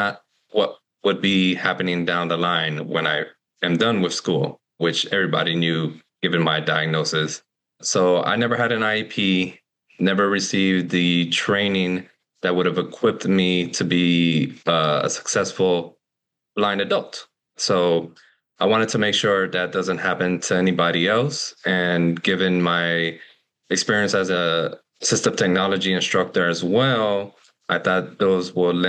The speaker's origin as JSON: {"language": "English", "town": "Miami", "region": "Florida", "country": "United States", "said": "I'm from Miami, Florida."}